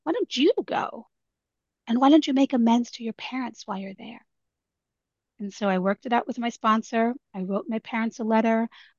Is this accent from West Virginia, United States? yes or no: no; St. Louis, Missouri, United States; I couldn't even go to my home state. I'm from St. Louis, Missouri, where I went to my first OA meeting.